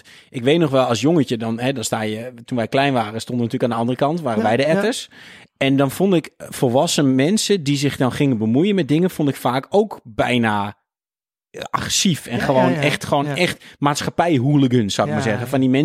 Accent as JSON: {"language": "Dutch", "country": "Netherlands", "said": "Als Nederlander ben je natuurlijk. Hè, wat wij altijd eigenlijk leren als kind al, is bemoei je er niet mee."}